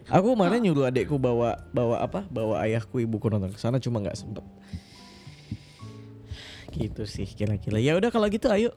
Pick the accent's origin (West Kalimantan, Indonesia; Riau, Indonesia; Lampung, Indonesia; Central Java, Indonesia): West Kalimantan, Indonesia; Pontianak; Nah iya, Kalimantan, Kalimantan Barat. Aku dari Pontianak.